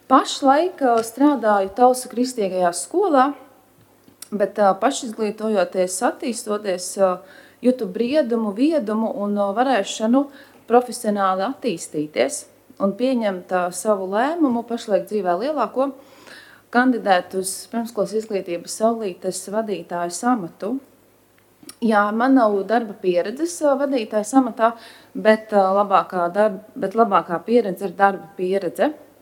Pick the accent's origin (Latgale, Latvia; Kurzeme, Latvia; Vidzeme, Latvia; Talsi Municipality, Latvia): Vidzeme, Latvia; Ape; Nāku es no Apes, mazas Ziemeļvidzemes pilsētas, varbūt jūtams mazliet akcents